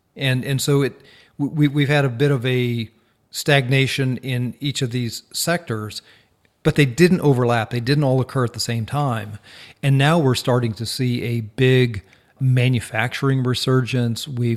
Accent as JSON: {"language": "English", "region": "Minnesota", "country": "United States", "tie": "born or raised there", "said": "Obviously, growing up in Minnesota, I had experienced a lot of those"}